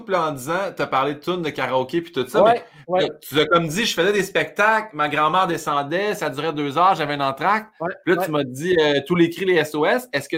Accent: Saint-Hyacinthe, Quebec, Canada; c'est la première fois que je suis parti de Saint-Hyacinthe pour venir veiller à Montréal.

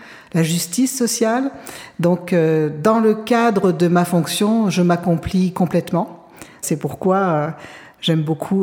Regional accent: France; moved away as an adult; now in Canada; je suis française d'origine et psychologue de formation. Je suis arrivée au Québec en 2004.

